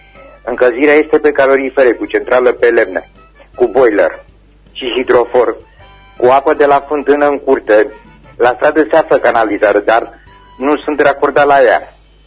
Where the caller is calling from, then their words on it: Săvârșin, Arad County, Romania; din Săvârșii. Aș vrea și eu să rămânesc un anunț.